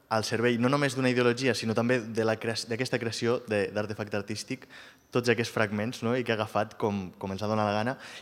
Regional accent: Valencian Community, Spain; parlaré una mica també com a valencià

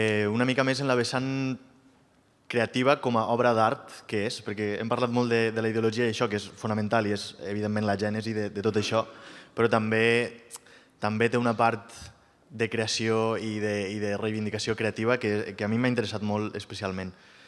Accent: Valencian Community, Spain; parlaré una mica també com a valencià

